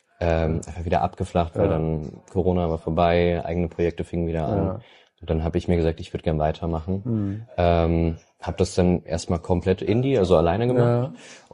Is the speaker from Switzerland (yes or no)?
no; Saarland, Germany; Also ich komme eigentlich aus dem Saarland